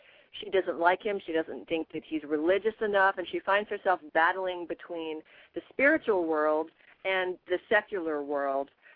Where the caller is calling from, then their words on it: Pittsburgh, Pennsylvania, United States; Hi, guys. … I'm from Pittsburgh, Pennsylvania.